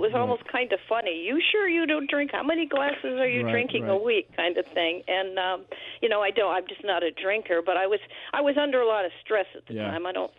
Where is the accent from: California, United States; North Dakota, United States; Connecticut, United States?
Connecticut, United States; Colebrook; from Colebrook.